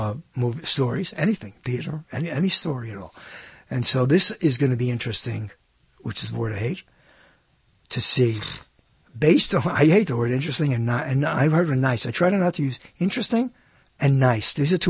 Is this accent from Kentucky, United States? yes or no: no; New York, United States; When I was growing up in New York, that I hate, there were people who would not dare in public say, "I don't believe that," even if they didn't.